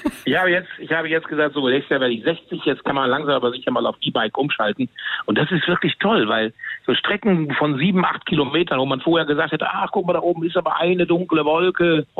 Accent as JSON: {"language": "German", "town": "Bonn", "region": "North Rhine-Westphalia", "country": "Germany", "said": "Also ich komme aus Bonn"}